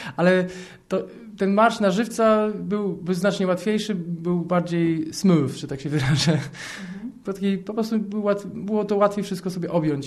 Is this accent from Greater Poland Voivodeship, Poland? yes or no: no; Warsaw, Masovian Voivodeship, Poland; jestem z Warszawy.